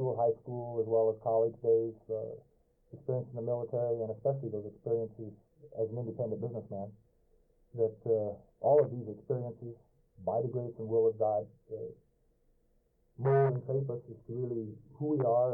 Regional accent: California, United States; Yes, we're just inland from San Francisco, due east of the city, about 35 miles in what most of you probably would call the greater San Joaquin Valley.

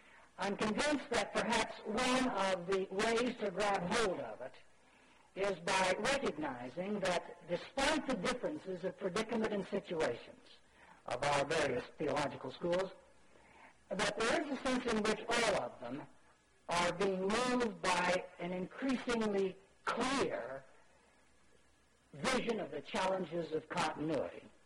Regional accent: Indianapolis, Indiana, United States; As a youngster growing up in Indianapolis, the son of immigrant parents who had left their native Orthodox church to become Baptists

